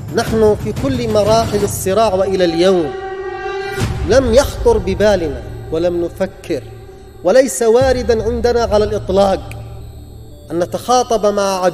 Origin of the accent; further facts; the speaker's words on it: Yemen; نحن كشعب يمني في منطلقنا الإيماني